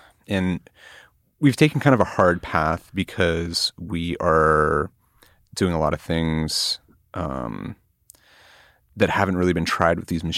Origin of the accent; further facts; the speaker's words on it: Oregon, United States; I grew up in the West Hills and a big part of the West Hills is a giant area called Forest Park, which is actually like one of the largest urban parks in the country.